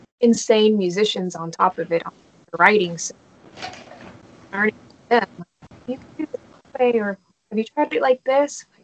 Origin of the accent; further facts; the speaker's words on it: Dallas, Texas, United States; And I'm from Dallas, which is a good like 9 hours away.